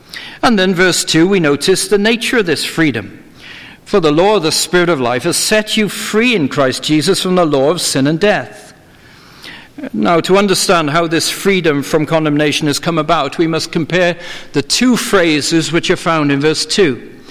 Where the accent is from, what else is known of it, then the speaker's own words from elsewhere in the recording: Wales, United Kingdom; the hymnal with which I grew up in Wales.